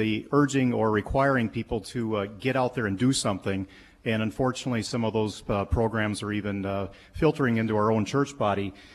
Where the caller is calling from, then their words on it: Maple Grove, Minnesota, United States; from Maple Grove.